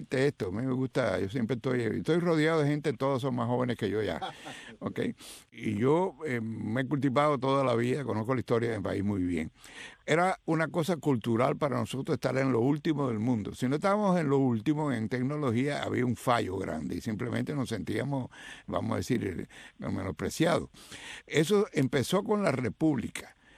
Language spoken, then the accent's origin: Spanish; Cuba; Salí de Cuba.